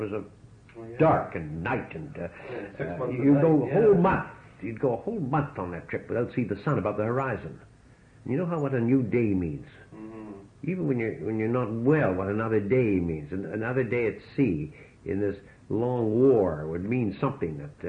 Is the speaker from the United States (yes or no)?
no; Canada; as one Canadian there, I should call as a Canadian rather than with the others.